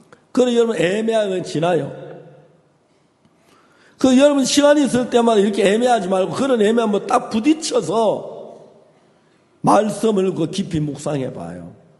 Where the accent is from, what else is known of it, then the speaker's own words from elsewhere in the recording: South Korea; 내가 우리 한국 사람 김치 좋아하잖아.